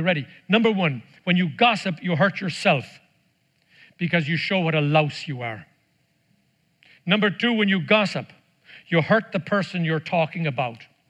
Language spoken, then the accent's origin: English; Ireland; I come from Ireland.